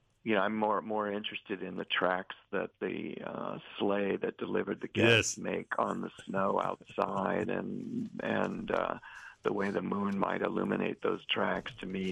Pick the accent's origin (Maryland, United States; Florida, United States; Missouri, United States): Missouri, United States; now in California, United States; so I live in California, but I'm from Missouri, and I went to school in the East